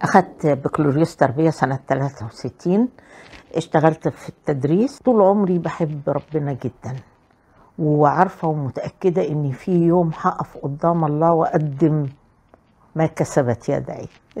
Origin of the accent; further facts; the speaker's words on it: Cairo, Cairo Governorate, Egypt; أنا نشأت في مصر، والفترة الأخيرة كنت في القاهرة. والدي كان بيعمل ضابط شرطة وكان بيتنقل من بلد لبلد، لكن لما كبر في السن استقرينا في القاهرة. عشت عمري كله في القاهرة